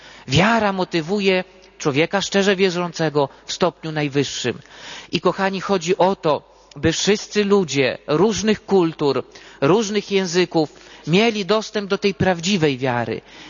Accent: Węgrów, Masovian Voivodeship, Poland; Miałem przykład spod swojej miejscowości, spod Węgrowa, ze wschodu Polski, skąd pochodzę.

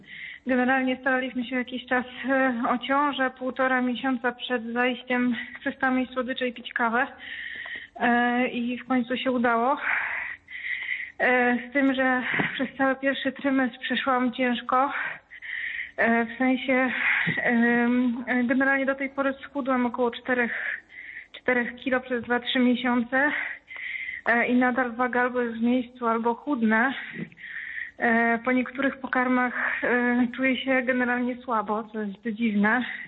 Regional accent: Bydgoszcz, Kuyavian-Pomeranian Voivodeship, Poland; jestem z Bydgoszczy.

